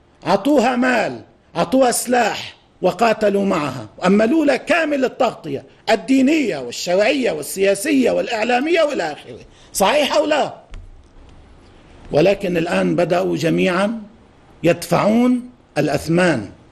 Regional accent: Lebanon; وعندنا في لبنان

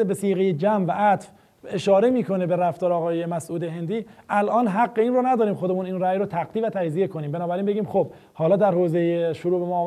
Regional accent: Iran; به عنوان یک ایرانی

